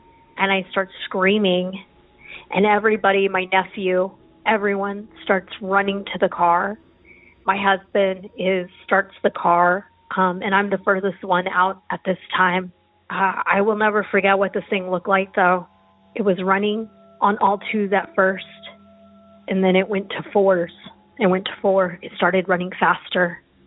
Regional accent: Roswell, New Mexico, United States; I'm from New Mexico, so I know about Dulce Canyon. I know about experiments. I know about all that stuff that happens. And I know obviously about the aliens since I'm from Roswell

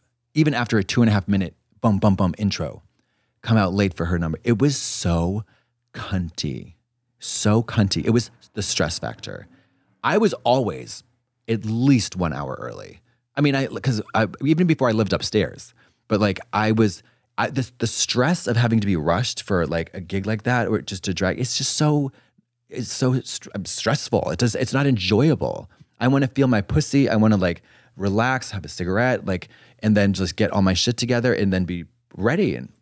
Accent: Pomona, California, United States; from Pomona, like with a grudge

